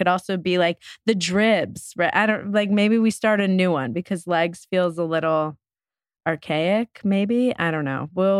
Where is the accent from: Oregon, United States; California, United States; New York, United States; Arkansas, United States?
New York, United States; New York City; Listen, growing up in New York, it was like tight politics.